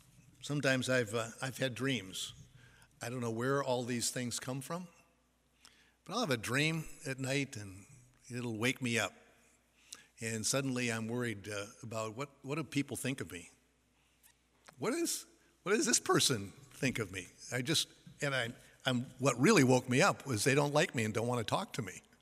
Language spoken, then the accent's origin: English; Ireland; Even though I'm not Jewish by my background, hey, I'm Irish.